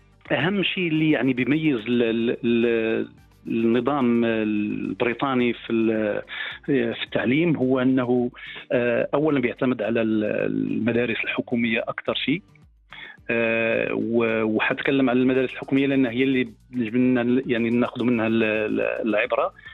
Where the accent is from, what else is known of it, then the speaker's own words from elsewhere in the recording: Casablanca, Casablanca-Settat, Morocco; كنقول لي أنا من المغرب، يقول لك منين، بعض مرات أغلبيتهم يكونوا زايرين المغرب، وهذا بيقول لك تقول دار بيضاء